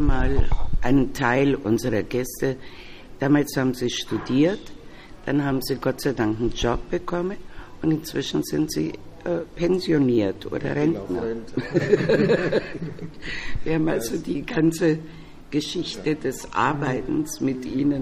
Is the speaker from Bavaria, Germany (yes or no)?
yes; Bavaria, Germany; also born or lived in Munich; now in Berlin, Germany; Ich komme aus der Oberpfalz, das heißt, da lebte ich kurze Zeit, bin dann nach München und 68 bin ich dann nach Berlin.